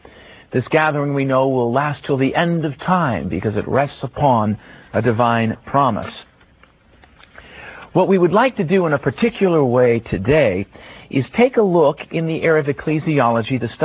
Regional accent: California, United States; I have to always reveal myself here as a Californian.

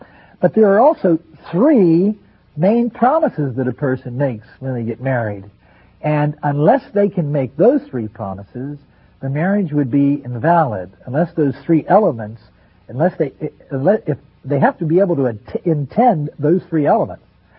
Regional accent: Denver, Colorado, United States; a Capuchin Franciscan of the Mid-America Province, and I'm from Denver, Colorado.

